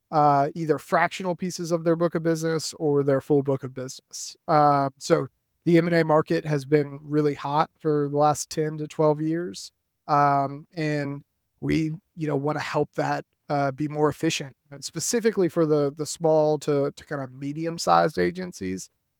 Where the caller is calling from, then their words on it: Tallahassee, Florida, United States; Yeah, I'm down in Tallahassee, Florida, which is my home for the next 3 months.